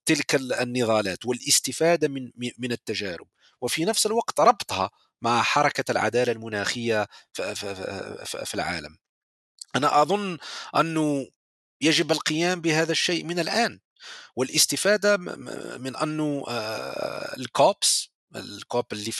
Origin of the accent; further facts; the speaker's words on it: Algeria; أنا دائما أستعمل مثال بلدي الجزائر